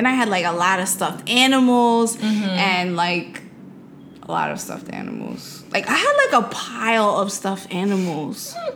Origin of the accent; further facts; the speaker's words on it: New York City, New York, United States; I didn't have like a backyard because I grew up in New York City.